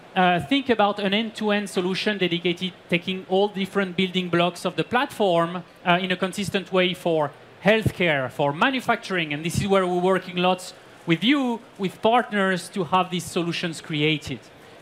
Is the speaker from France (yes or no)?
yes; France; accent: French; English is a second language; So I can speak in English, even with my French accent.